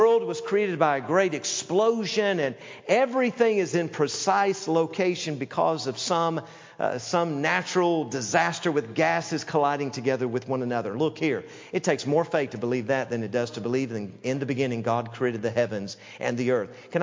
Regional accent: Knoxville, Tennessee, United States; And I'm even from Knoxville, Tennessee. I'm just a hillbilly.

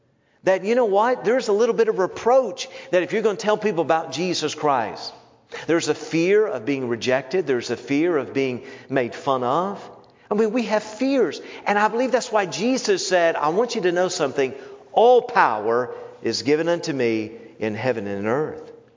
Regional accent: Southern United States, United States; I grew up in the South where Easter Sunday historically has been a day where, boy, people dress up.

